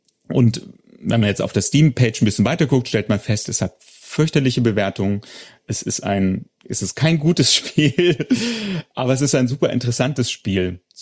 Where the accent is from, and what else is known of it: Hildesheim, Lower Saxony, Germany; born or raised there